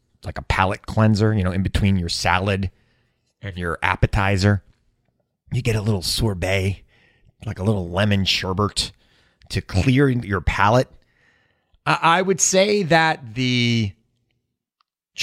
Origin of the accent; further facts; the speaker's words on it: Long Island, New York, United States; I grew up on Long Island. Not quite the country.